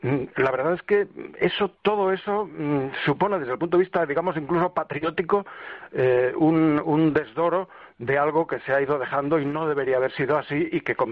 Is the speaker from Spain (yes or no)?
yes; León, Castile and León, Spain; a España, en concreto a mi tierra, a León